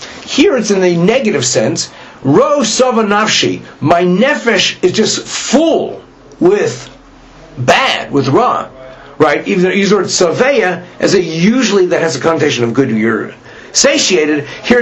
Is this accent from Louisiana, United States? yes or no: no; Pittsburgh, Pennsylvania, United States; She's a professor of English at University of Pittsburgh. I'm from Pittsburgh.